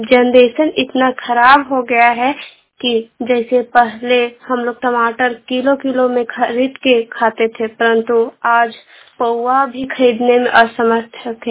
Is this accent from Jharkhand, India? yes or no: yes; Jharkhand, India; मैं पिटरवार प्रखंड से हूँ।